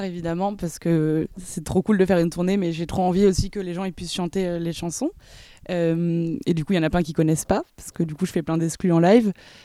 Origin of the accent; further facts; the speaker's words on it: Lyon, Auvergne-Rhône-Alpes, France; born there; J'avais une date à Lyon, c'est ma ville natale.